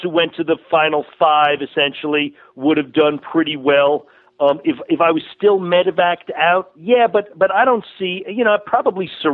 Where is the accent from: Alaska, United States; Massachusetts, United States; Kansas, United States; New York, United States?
New York, United States; Riverdale; Go on the IMDb. I'm from Riverdale in the Bronx.